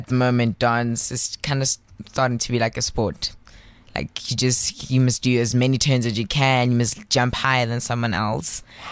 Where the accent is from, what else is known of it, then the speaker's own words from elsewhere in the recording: Pretoria, Gauteng, South Africa; also born or lived in Rustenburg; I was born in Rustenburg, and then I moved to Pretoria for my primary schooling and stuff.